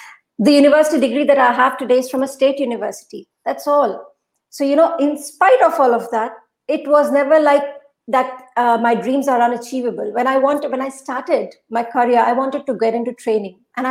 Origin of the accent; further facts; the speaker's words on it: Assam, India; Sure. Assam is beautiful, beautiful. I'm so, so missing my home place right now.